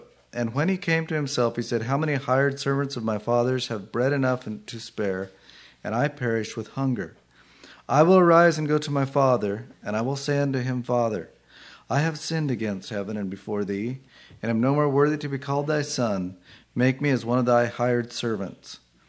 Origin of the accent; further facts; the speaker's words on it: Oregon, United States; born there; I was born in Oregon.